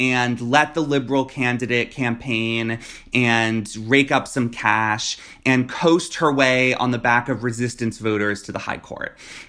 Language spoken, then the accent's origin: English; Florida, United States; like in my home state of Florida